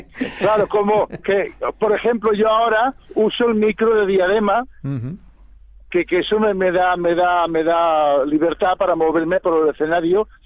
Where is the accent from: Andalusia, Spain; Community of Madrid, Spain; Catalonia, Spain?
Catalonia, Spain; Barcelona; aquí en Barcelona... nosotros somos del barrio de San Antonio, de la calle de la Cera, que es donde ha estado a todos los gitanos de catalanes.